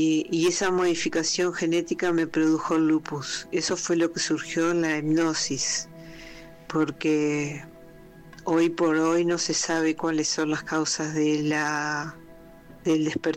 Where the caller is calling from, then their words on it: Argentina; de Argentina.